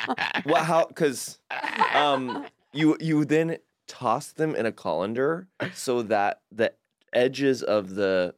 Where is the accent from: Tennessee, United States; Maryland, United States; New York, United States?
Tennessee, United States; Nashville; Nashville.